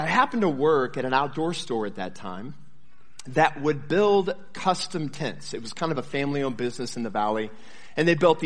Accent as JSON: {"language": "English", "region": "Missouri", "country": "United States", "tie": "born or raised there", "said": "we grew up in Missouri, and he hadn't been in the mountains much"}